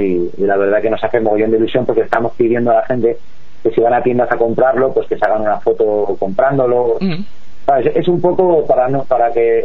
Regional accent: Hortaleza, Community of Madrid, Spain; resulta que hay cuatro de Torrejón, uno de Hortaleza, que soy yo, y solamente uno de Coslada.

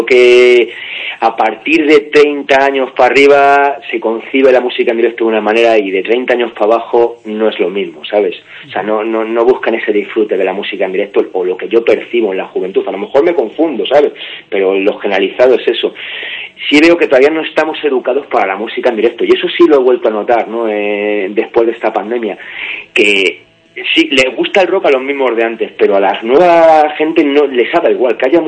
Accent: Leganés, Community of Madrid, Spain; Yo, por ejemplo, soy de Leganés, de un pueblo obrero de aquí de Madrid

